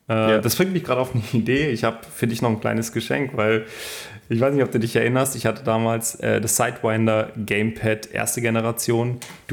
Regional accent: East Germany, Germany; ich komme ja aus dem Osten, 91 ungefähr, eine der ersten Sachen, die mein Vater damals gekauft hat, war dann dieses NES.

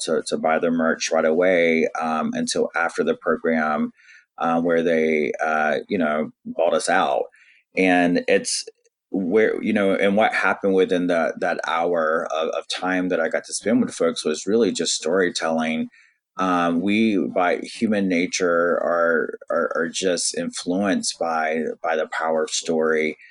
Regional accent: the South, United States; And I think that's because I come from the South, from a very conservative family. I'm Native American and I've always been in that other box.

